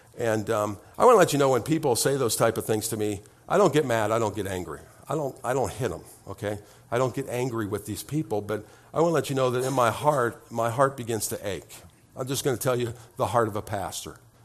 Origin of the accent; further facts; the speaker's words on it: Beavercreek, Ohio, United States; when I was growing up in Beaver Creek, Ohio, 8 weeks, 8 Sundays, the … went to church 8 Sundays.